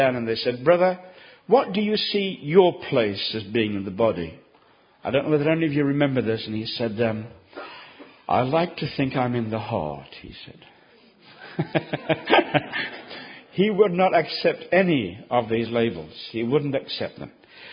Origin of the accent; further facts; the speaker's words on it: Reading, South East England, United Kingdom; I'm from Reading